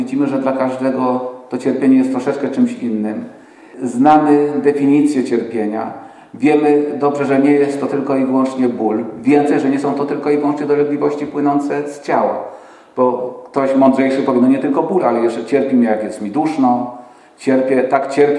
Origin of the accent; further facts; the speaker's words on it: Kraków, Lesser Poland, Poland; Przepraszam, ale jestem rodem z Krakowa i będę zaciągał tak dziwacznie